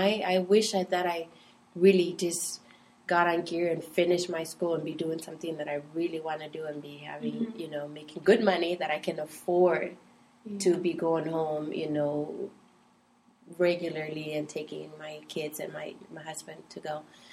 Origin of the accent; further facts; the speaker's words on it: Palau; accent: Palauan; Sometimes I mix Palawan and English, you know, or I have my Palawan accent.